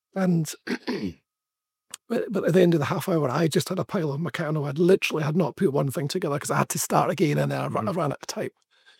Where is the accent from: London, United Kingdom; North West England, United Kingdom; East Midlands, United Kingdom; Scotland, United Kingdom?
Scotland, United Kingdom; Edinburgh; So I'm from Edinburgh. I was brought up, born in 1970.